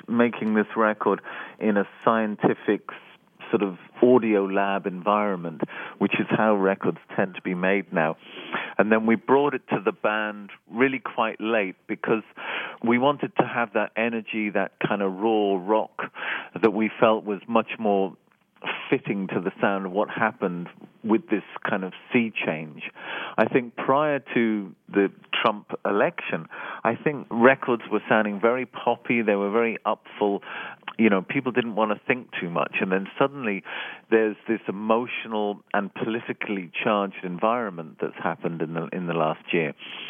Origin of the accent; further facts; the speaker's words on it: Dublin, Leinster, Ireland; early years in growing up in Dublin